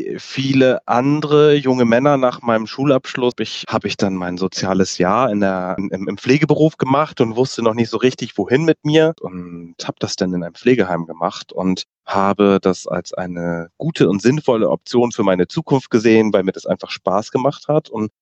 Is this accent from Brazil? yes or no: no; Lübeck, Schleswig-Holstein, Germany; Habe ich dann mich in Hamburg umgeguckt und nicht mehr in meiner Heimatstadt in Lübeck.